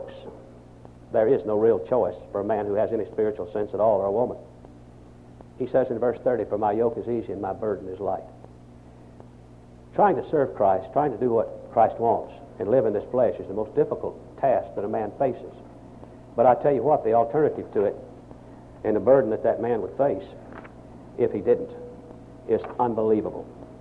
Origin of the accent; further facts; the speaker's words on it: Augusta, Arkansas, United States; born there; You know, I was born in Augusta, Arkansas, on June the 2nd, 1932